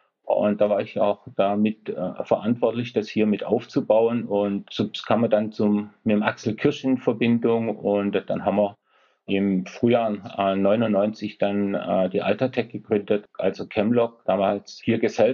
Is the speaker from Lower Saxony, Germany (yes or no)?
no; Esslingen, Baden-Württemberg, Germany; Ich komme aus Esslingen, das ist in der Nähe von Stuttgart.